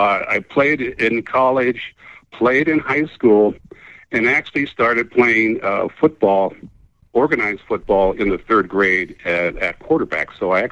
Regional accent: New York, United States; also born or lived in Colorado / California; You know, actually, I was born in New York, and I was raised on the bench of the New York Knicks.

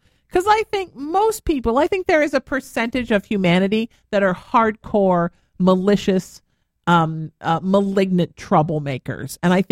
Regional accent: Ireland; let me just say, I am Irish and I'm an Aries.

